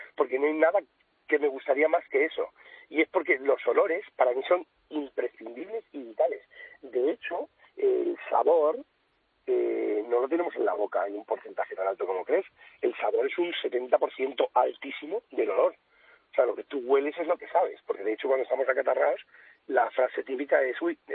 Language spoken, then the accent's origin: Spanish; Spain; Somos españoles